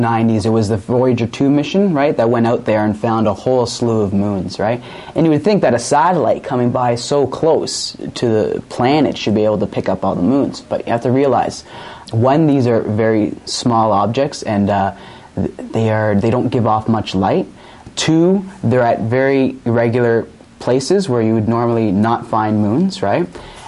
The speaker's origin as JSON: {"language": "English", "town": "Stoney Creek", "region": "Ontario", "country": "Canada", "said": "I'm from Stony Creek originally."}